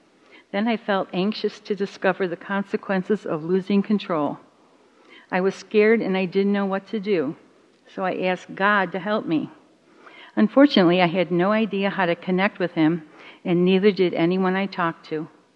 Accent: Rochester, New York, United States; Growing up in Rochester, New York, my father was lord and master of our home.

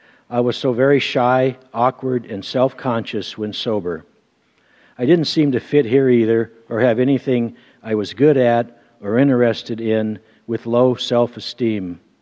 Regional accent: Portland, Oregon, United States; I was born here in Portland to loving Christian parents. We lived in southeast Portland, right off of Sunnyside Road, in a place called Happy Valley, which was right behind a place called Pleasant Valley.

